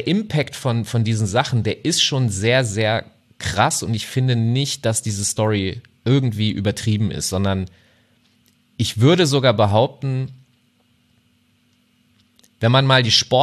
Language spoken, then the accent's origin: German; Hanover, Lower Saxony, Germany; also ich komme aus Hannover, ja, und das ist jetzt nicht die allerkleinste Stadt, das ist die Hauptstadt von Niedersachsen.